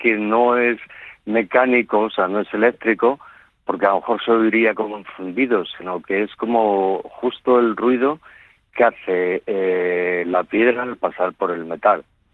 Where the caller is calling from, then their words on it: Fresnadilla de la Oliva, Community of Madrid, Spain; De Madrid, un pueblo, Fresnadilla de la Oliva.